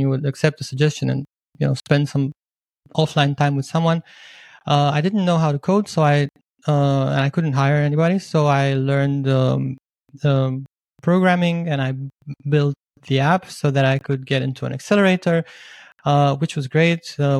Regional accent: Bucharest, Romania; So my backstory, I grew up in Romania, all over the place, mostly Bucharest.

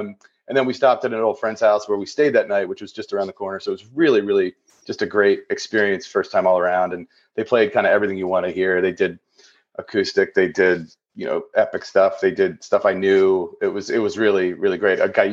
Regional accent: Fairfax, Virginia, United States; now in Princeton, United States; show was 10-8-94 in Fairfax, Virginia. What I remember about it was in my hometown from where I grew up, and I had moved to Princeton.

